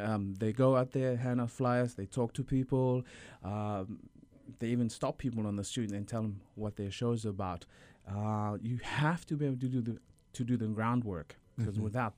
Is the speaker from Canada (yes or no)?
no; New Zealand; I grew up in New Zealand and I saw … perform in New Zealand doing a lot of theater stuff.